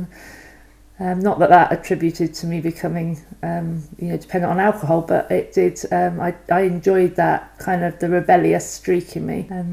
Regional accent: Banwell, South West England, United Kingdom; I grew up in Somerset, a little place, a little village called Banwell, outside of Weston-super-Mare. Lovely place, you know, really nice upbringing.

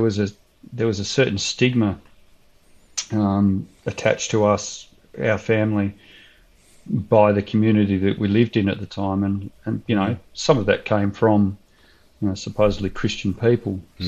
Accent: Victoria, Australia; So like Dan, I grew up in Victoria, in country Victoria as opposed to the city. Fairly simple upbringing. It wasn't an especially Christian upbringing, although I had a certain awareness of Christianity, mainly through my grandparents

